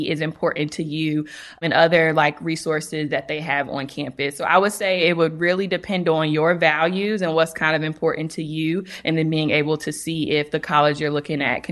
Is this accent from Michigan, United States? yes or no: no; North Carolina, United States; And so I'm from North Carolina. And so I remember my mom telling me when I was looking at schools outside of North Carolina